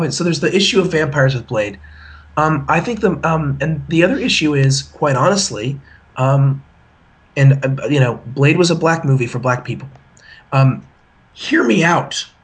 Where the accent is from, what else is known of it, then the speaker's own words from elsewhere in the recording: California, United States; And growing up in Orange County, where we have three black people, that was pretty amazing.